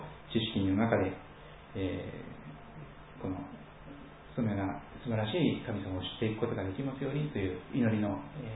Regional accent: Kochi, Japan; accent: Tosa dialect; moved away; 高知を長く離れておりましたのでなかなか土佐弁が出てこない。

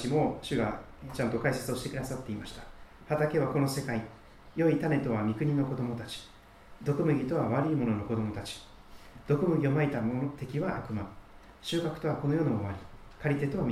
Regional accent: Kochi, Japan; born there; 私四国の高知県の生まれですから地引き網をやったことがありますが、

